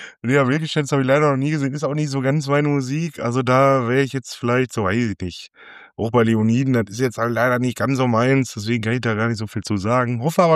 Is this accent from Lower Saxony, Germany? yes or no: no; Essen, North Rhine-Westphalia, Germany; Und ich als Essener, ich sitze hier tatsächlich